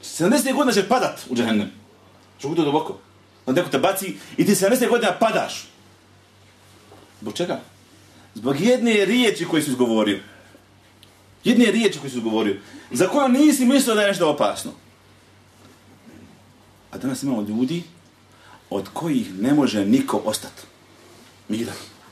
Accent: Bosnia & Herzegovina; Nekad imam osjećaj da samo kod nas u Bosni nema izdajica

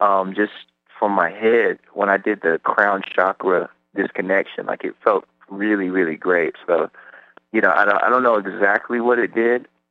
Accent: Seattle, Washington, United States

